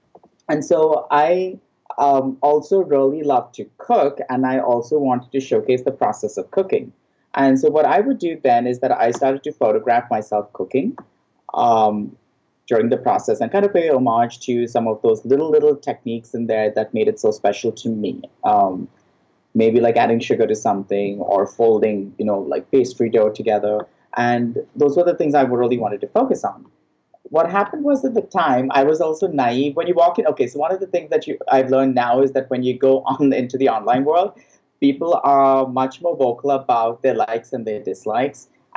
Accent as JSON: {"language": "English", "country": "India", "tie": "born or raised there", "moved": "yes", "lives_now": "United States", "said": "This is America and I grew up in India, but this is how I cook and this is how I eat."}